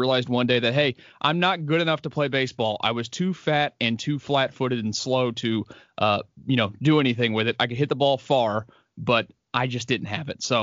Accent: Houston, Texas, United States; Yeah, in Houston, born and raised, grew up out in Jersey Village, went to Jersey Village High School. So my entire life was out there.

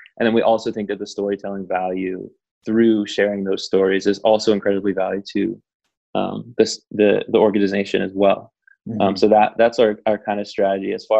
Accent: Charlottesville, Virginia, United States; I'm from Charlottesville, Virginia.

